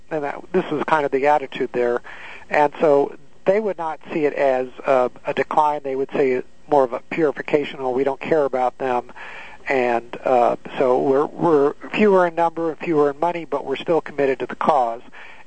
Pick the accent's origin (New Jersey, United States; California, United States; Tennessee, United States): California, United States; I come from California, where they don't even know what a Lutheran is.